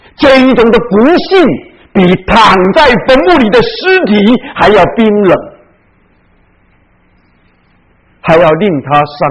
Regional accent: China; 我们常常讲我们中国人有十几亿的人口

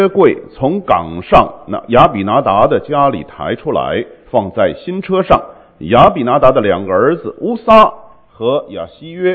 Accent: Beijing, China; moved away as an adult; 我是中国大陆出生长大，在那边读书工作，后来出国留学。我是北京人，所以跟在座的很多人一样，在这个80年代的时候就开始出国啊

